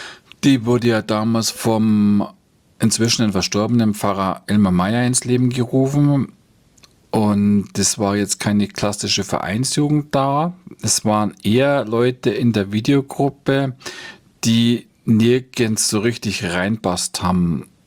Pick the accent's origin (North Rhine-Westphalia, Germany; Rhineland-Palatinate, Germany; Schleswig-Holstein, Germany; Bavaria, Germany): Bavaria, Germany; Bayrischzell; Also ich bin in Bayerischzell zur Schule gegangen. Das ist also schon meine Heimat, auch wenn ich mich manchmal mehr so als Beobachter fühle.